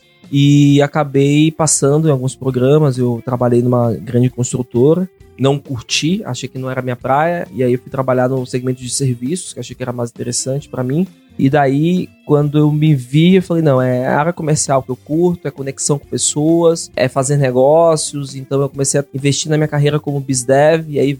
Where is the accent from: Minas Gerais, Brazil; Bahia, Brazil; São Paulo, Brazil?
Bahia, Brazil; Salvador; born there; nasci em Salvador, fiz a Universidade Federal da Bahia em Administração.